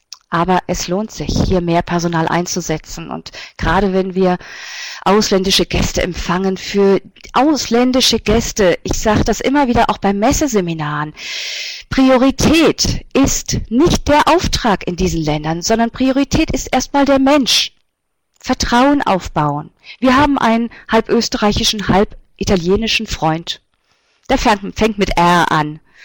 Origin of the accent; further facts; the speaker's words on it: Germany; Ich bin Deutsche, ich habe auch deutsche Eltern.